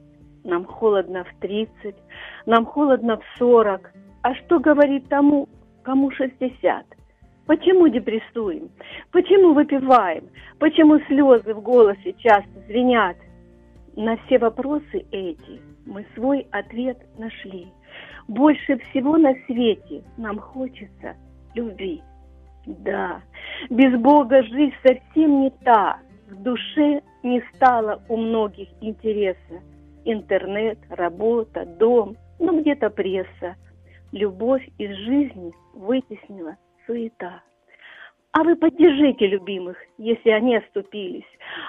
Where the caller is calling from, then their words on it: Dnipro, Dnipropetrovsk Oblast, Ukraine; я з Дніпра.